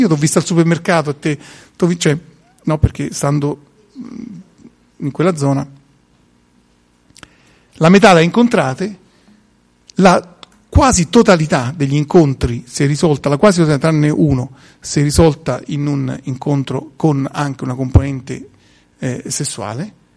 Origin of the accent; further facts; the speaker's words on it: Rome, Lazio, Italy; Io sono da Roma